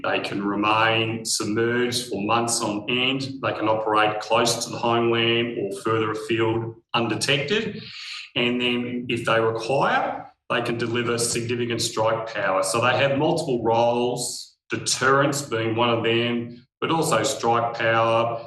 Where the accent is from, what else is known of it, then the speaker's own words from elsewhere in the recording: South Australia, Australia; born there; I was born in South Australia